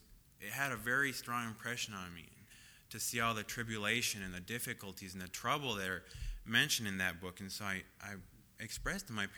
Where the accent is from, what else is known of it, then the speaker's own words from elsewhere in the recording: Mexico; moved away as an adult; I was born in 1984 in Mexico. And up until 6 months ago, I lived in Mexico. I've lived in Mexico all my life until then.